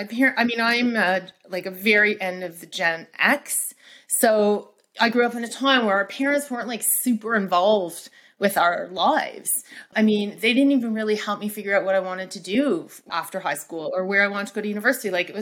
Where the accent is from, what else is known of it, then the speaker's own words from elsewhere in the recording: Toronto, Ontario, Canada; I am from Canada, by the way, from Toronto